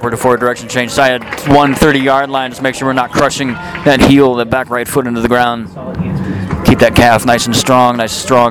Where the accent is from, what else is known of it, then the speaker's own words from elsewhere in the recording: Portland, Oregon, United States; I'm from Portland, Oregon.